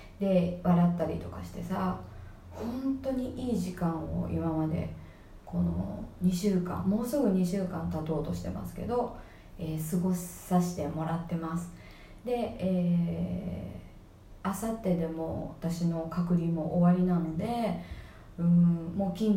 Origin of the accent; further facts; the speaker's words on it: Brazil; now in Japan; 私やっぱりブラジルから来てるから、この日本に着いてから